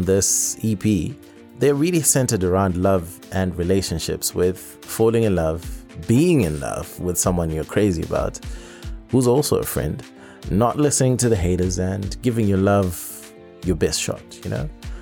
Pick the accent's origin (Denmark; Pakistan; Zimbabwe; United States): Zimbabwe; let's take it to my home country, Zimbabwe, for this album review.